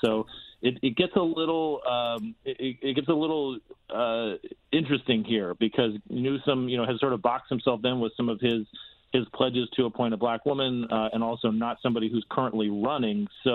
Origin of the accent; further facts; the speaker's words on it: Arizona, United States; the speech that the president gave yesterday in Arizona, my home state, about John McCain.